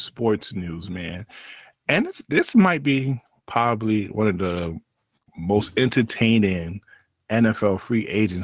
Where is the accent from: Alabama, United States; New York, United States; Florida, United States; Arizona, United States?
New York, United States; That's why let's talk about Saquon, because we're from New York.